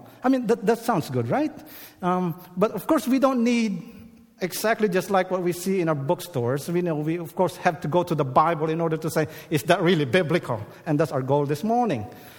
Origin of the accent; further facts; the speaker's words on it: Philippines; I'm Filipino, so I don't say it the American way.